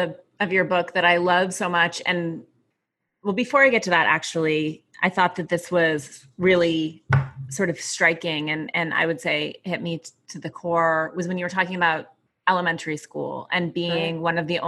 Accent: Montana, United States; I grew up in Montana, you know?

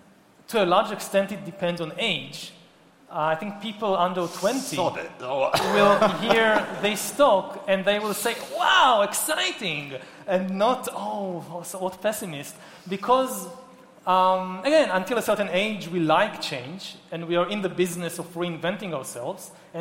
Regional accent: Israel; I come from Israel, so I know there are still conflicts in the world.

